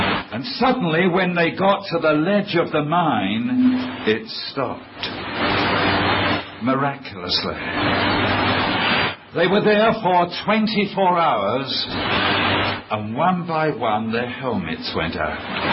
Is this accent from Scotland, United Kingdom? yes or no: no; London, United Kingdom; I come from London, the East End of London, as you know.